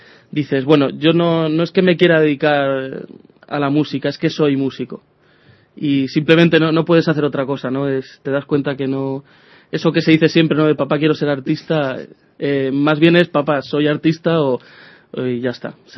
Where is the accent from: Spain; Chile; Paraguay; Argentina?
Spain; Leganés, Community of Madrid; diría simplemente que soy un cantautor de Leganés.